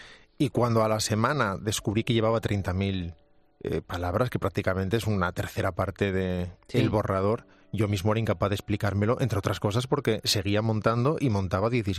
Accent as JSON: {"language": "Spanish", "region": "Galicia", "country": "Spain", "tie": "born there", "said": "Nací en Galicia por empeño materno. Es una cosa muy gallega esa. Mi madre era gallega, en ese momento no vivía allí y fue exclusivamente a dar a luz a Galicia para asegurarse de que yo fuera gallego."}